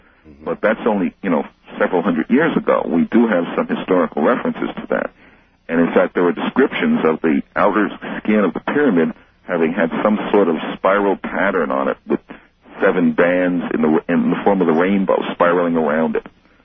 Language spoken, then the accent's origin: English; Missouri, United States; I'm from Missouri, and intellectually, I got to see it to believe it.